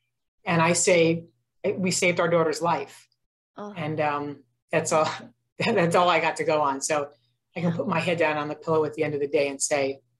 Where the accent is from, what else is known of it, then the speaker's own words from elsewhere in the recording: Edison, New Jersey, United States; I win the Entrepreneur of the Year award in New Jersey and Edison, where I grew up. So it's my hometown